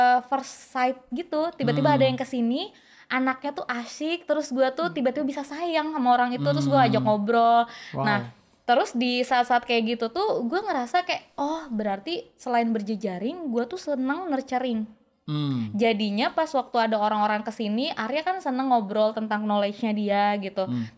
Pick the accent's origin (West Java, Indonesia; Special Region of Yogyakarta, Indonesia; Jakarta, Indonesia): West Java, Indonesia; karena mungkin ya gue teh dari Sunda ya, cara nyampeinnya juga orang gak mungkin sakit hati gitu yo.